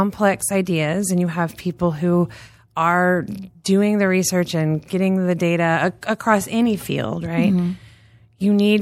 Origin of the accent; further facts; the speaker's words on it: San Antonio, Texas, United States; So I grew up in Texas. So I will say I am a Texan. Mm-hmm. I grew up in San Antonio.